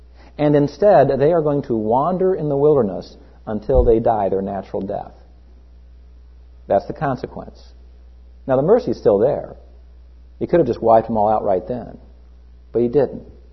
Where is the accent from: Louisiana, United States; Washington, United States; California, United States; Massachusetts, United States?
California, United States; Los Angeles; And I'm from Los Angeles. I know earthquakes.